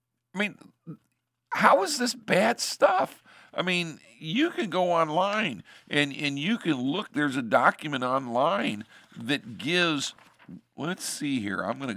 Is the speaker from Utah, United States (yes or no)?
no; Ohio, United States; I had to pay out-of-state tuition because I was from Ohio going to school in Colorado.